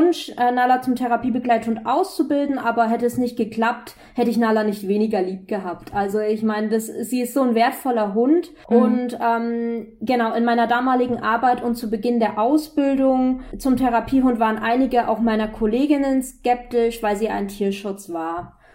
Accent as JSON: {"language": "German", "town": "Fürth", "region": "Bavaria", "country": "Germany", "said": "Also ich komme aus Fürth, das ist in der Nähe von Nürnberg"}